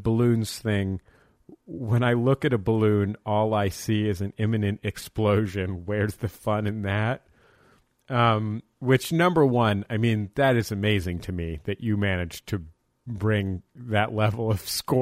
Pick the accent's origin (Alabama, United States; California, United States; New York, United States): California, United States; San Francisco; I grew up in San Francisco.